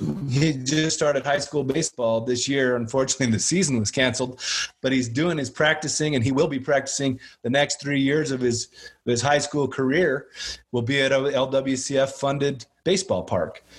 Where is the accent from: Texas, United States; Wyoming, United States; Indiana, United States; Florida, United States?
Wyoming, United States; Riverton; also born or lived in Colorado; I grew up in Wyoming and Colorado, and I went through and I looked, and I'm looking at some of the list right now. I grew up in Riverton, Wyoming until I was in junior high.